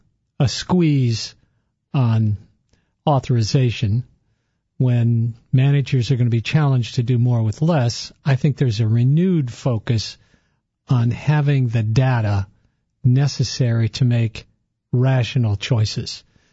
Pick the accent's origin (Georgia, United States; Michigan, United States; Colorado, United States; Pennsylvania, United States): Michigan, United States; Ann Arbor; because I grew up in Ann Arbor, went to the University of Michigan.